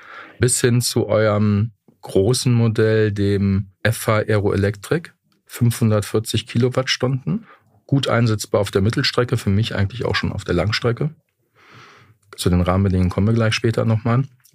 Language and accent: German; Saarland, Germany; Ich komme aus dem Saarland.